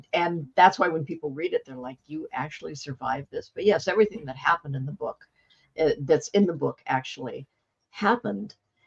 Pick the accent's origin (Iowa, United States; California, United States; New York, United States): California, United States; Covina; I was raised in Covina, California, which I said in the 1960s was a clean white place to live.